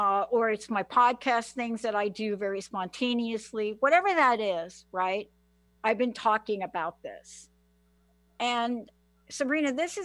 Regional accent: New York, United States; now in Washington, United States; my attachment to it was I'm from New York.

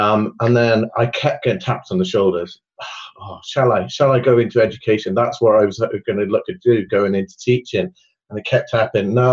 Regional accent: United Kingdom; being British, it's not a British thing, you know, to be able to, I'm not, we're not good at that.

